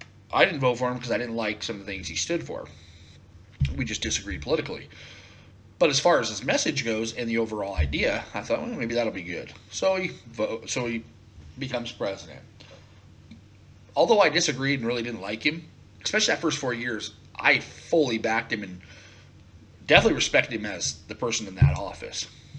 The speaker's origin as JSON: {"language": "English", "region": "Northwest", "country": "United States", "tie": "born or raised there", "said": "I grew up in the Northwest. I'm pretty conservative, middle class, served in the military, those kinds of things."}